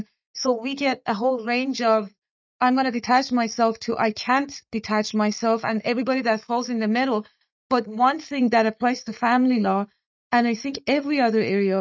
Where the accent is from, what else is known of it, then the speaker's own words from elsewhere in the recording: Iran; English is a second language; I grew up in war myself. I'm from Iran.